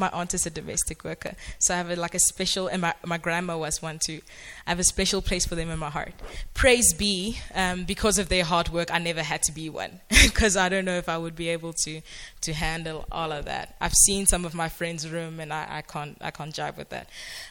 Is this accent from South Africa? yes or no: yes; Klerksdorp, North West, South Africa; I grew up in Klerksdorp and I went to Afrikaans primary school, high school, so most of my friends are white.